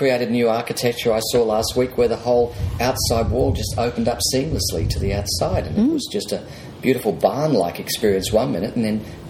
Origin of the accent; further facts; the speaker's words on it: Queensland, Australia; quickly moved to Queensland, my hometown, and spent 31 years